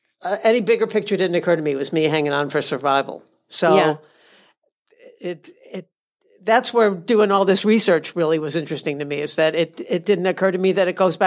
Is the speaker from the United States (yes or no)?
no; United Kingdom; And I'm British.